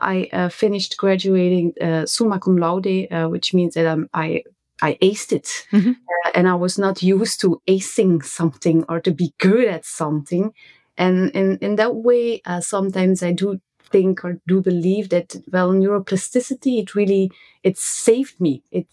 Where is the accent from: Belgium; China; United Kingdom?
Belgium; Flanders; English is a second language; I'm from Belgium. I live in Antwerp with my husband.